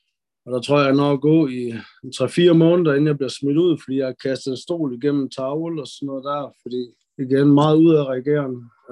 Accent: Viborg, Central Denmark Region, Denmark; born there; Jeg er født på Viborg sygehus. Har boet sammen med min mor det meste af mit liv.

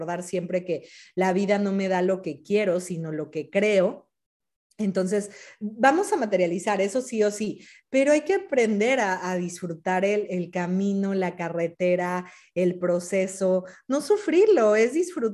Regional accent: Mexico City, Mexico; now in United States; Bueno, soy mexicana de la Ciudad de México, pero actualmente vivo en Estados Unidos

